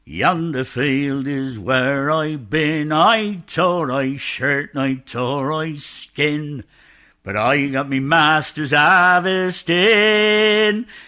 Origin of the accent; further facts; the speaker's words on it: London, United Kingdom; I grew up in the East End of London. I was born in the East End of London. About 3 years before the Second World War started.